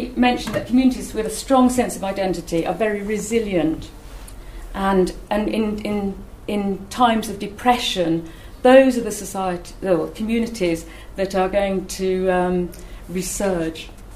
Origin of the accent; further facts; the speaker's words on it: Looe, South West England, United Kingdom; because I'm from Loo as well.